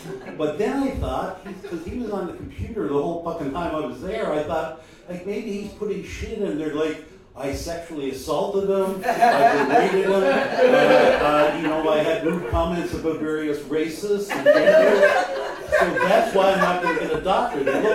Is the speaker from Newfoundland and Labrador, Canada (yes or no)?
yes; Newfoundland and Labrador, Canada; I'm from Newfoundland, but I only moved back to St. John's about 2 years ago.